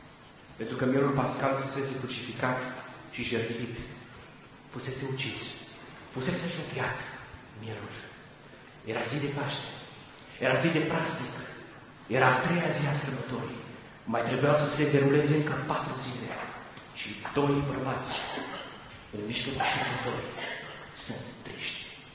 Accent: Romania; Românul oarecum simte sărbătoarea mai mult decât alte națiuni. Cel puțin, așa știu eu că sunt român.

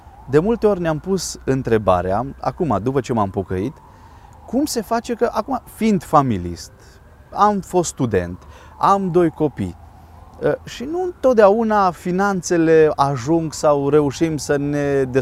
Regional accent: Povergina, Timiș County, Romania; am crescut în sat, la sat. Am copilărit la Povergina, lângă Făget, și Făgetul e un orășel destul de liniștit.

